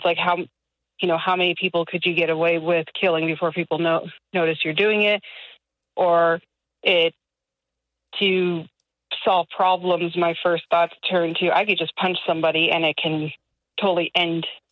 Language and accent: English; California, United States; Don't I help? I'm from California.